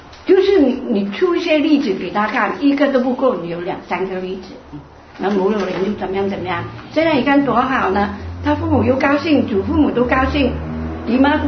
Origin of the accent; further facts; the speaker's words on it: Vietnam; moved away as an adult; now in Belgium; 我们这一代因为当兵啊什么的，我是越南来的